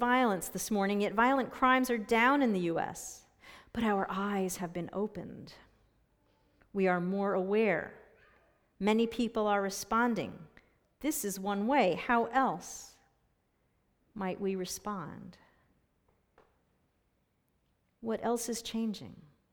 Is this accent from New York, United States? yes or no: yes; New York, United States; I'm a New Yorker.